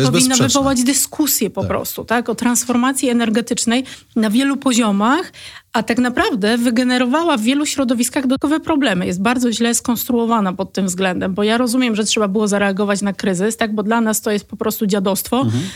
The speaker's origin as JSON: {"language": "Polish", "region": "Silesian Voivodeship", "country": "Poland", "said": "Ja jestem ze Śląska, ja mówię o tym w sposób otwarty."}